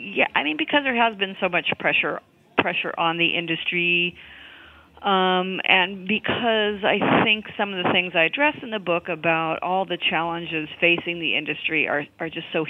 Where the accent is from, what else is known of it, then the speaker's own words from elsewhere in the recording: California, United States; I mean, all of my writing is very much based in California, and I've been here my entire life, and I know the place very well.